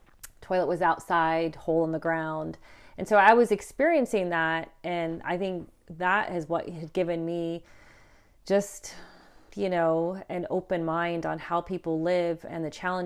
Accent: Morocco; and then so even though I grew up in Morocco

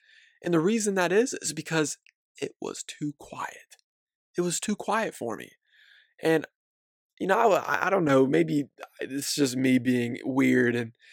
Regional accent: Chambersburg, Pennsylvania, United States; I'm from Pennsylvania. I'm from a very conservative town called Chambersburg, Pennsylvania.

